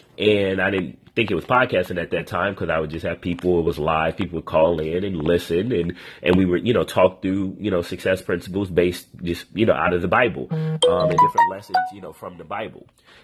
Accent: Long Beach, California, United States; I'm from California, born and raised, Long Beach, California, okay?

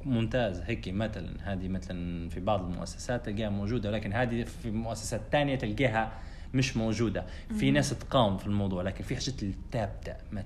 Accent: Libya; وإحنا هذا الشيء مش مستوعبينه كليبيين. التنوع الثقافي والهوية اللي عندنا في ليبيا مميز جدا

